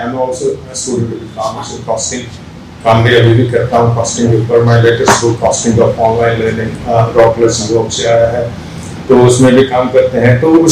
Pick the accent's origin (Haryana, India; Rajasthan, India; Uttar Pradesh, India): Haryana, India; Kurukshetra; मैं कुरुक्षेत्र से हूँ